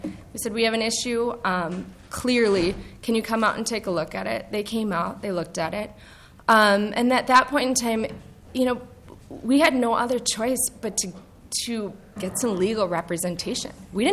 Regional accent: Minnesota, United States; also born or lived in New York City; I am born and raised in Minnesota, so is my husband. We were living in New York City for a little over a decade, had a son, and said, let's move back to Minnesota

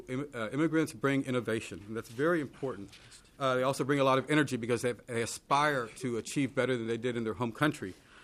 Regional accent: Texas, United States; moved away as an adult; now in Minneapolis, United States; I moved to Minneapolis 9 years ago to chair the Department of Chicano and Latino Studies. I was born and raised in Texas, as were my parents

